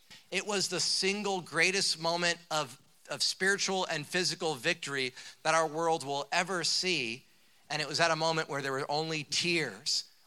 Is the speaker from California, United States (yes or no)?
no; New Jersey, United States; I was from New Jersey. We're not compassionate by default, okay?